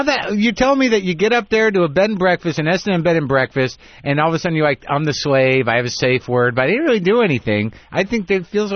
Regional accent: New Mexico, United States; No, I grew up in New Mexico. We were part of a small tribe of Jews that went to non-Jewish camp.

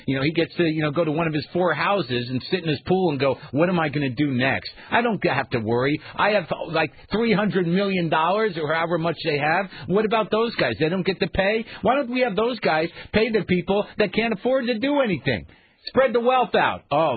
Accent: United States; Also, I'm not a communist. I'm an American.

